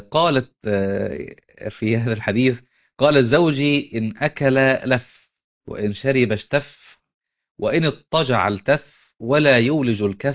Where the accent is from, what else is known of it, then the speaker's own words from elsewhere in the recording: Egypt; ممكن ما تكونش موجودة في المدن لكن ممكن موجودة في بعض القرى والأقاليم المختلفة عندنا في مصر.